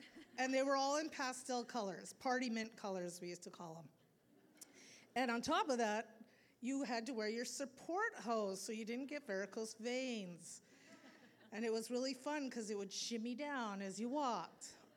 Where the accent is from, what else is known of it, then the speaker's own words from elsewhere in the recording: Dauphin, Manitoba, Canada; I got my first job in my hometown of Dauphin, Manitoba, Canada.